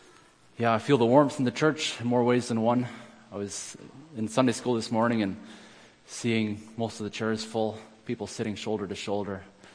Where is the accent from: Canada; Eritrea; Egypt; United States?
Canada; Austin, Manitoba; I come from Austin, Manitoba. I was born in 1973.